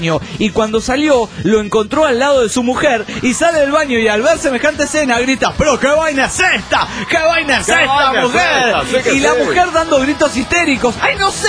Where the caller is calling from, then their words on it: Los Cabos, Baja California Sur, Mexico; de Los Cabos, Baja California Sur.